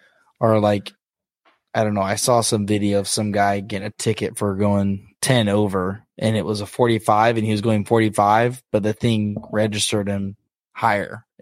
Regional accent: California, United States; I'm from California. I'm used to driving fast.

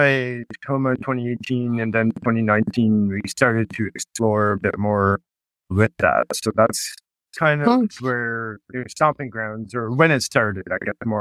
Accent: Moncton, New Brunswick, Canada; Born and raised in Moncton, New Brunswick. So that's the hub city of New Brunswick, Nova Scotia, and PEI.

